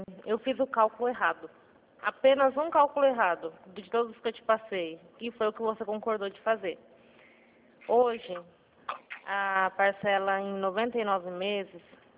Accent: Penápolis, São Paulo, Brazil; Por coincidência, eu sou de Penápolis também.

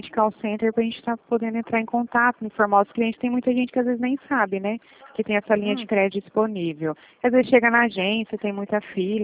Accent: Presidente Prudente, São Paulo, Brazil; Não, eu sou daqui de Presidente Prudente.

